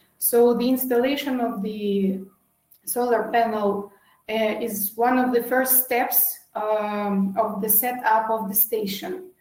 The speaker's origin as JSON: {"language": "English", "country": "Russia", "second_language": "English", "moved": "as an adult", "lives_now": "Brazil", "said": "I'm originally from Russia, but for the last 5 years I've been based in Brazil"}